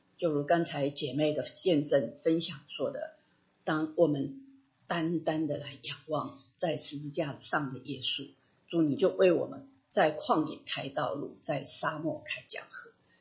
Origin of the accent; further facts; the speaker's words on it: Sichuan, China; now in United States; 比方我们知道，我们四川人讲话就比较快哈